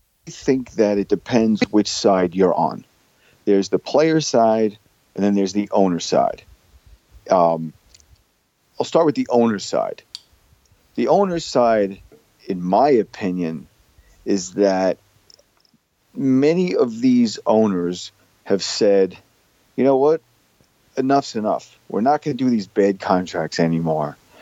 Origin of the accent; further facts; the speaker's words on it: New York, United States; being a New Yorker, that's what the Yankees have been talking about now for a couple of years.